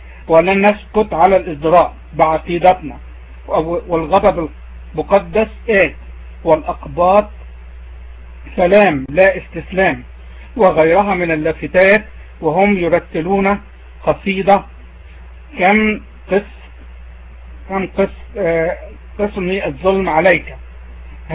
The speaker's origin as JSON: {"language": "Arabic", "country": "Egypt", "moved": "yes", "said": "عند الأقباط عندنا في مصر، فكم بالحرق ان احنا موجودين هنا في بلاد المهجر."}